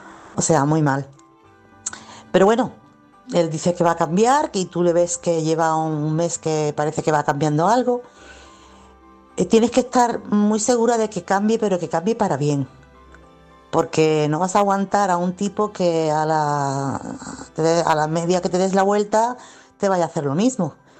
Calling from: Chiclana, Andalusia, Spain; corresponsal de Chiclana

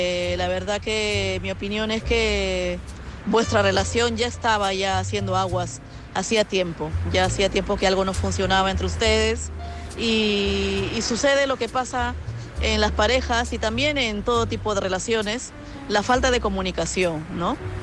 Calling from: Madrid, Community of Madrid, Spain; de Madrid.

